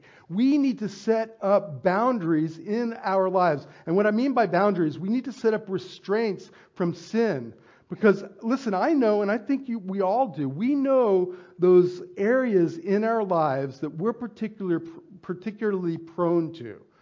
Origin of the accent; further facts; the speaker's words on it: Las Vegas, Nevada, United States; You know, growing up in Las Vegas in 1984, it was 1981. It was the year before I started attending high school